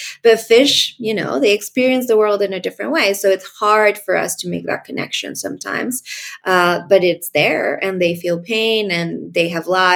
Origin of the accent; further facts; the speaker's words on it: Colombia; now in Mexico; I am from Colombia, but I've been living in Mexico for about 8 years now.